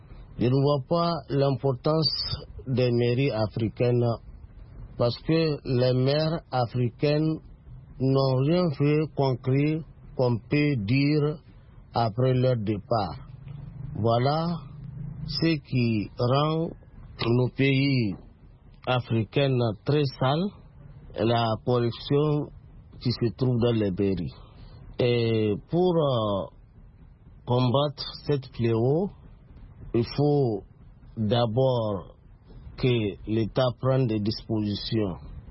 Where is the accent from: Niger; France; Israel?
Niger; je parle sur le Niger parce que je suis nigérien.